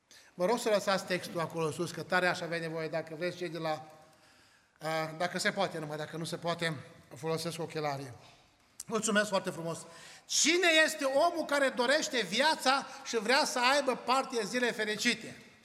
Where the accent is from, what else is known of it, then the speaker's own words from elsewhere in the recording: Romania; moved away as an adult; now in Austria; Eu am plecat din România să fac un trai mai bun mie și familiei mele.